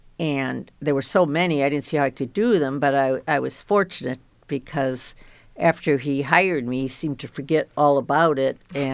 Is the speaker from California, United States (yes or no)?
no; Oak Park, Michigan, United States; also born or lived in Detroit; I grew up in Oak Park, Michigan. I was born in Detroit, and Oak Park is, of course, one of the suburbs that grew up in the 50s.